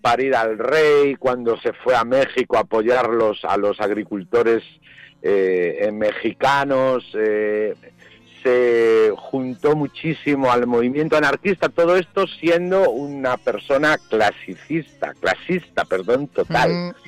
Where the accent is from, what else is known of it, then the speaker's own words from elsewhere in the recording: Vigo, Galicia, Spain; Yo, sabes que soy de Vigo, mi padre era de Villajuán, que es la zona de Villa García, Villanueva, la playa de las Inas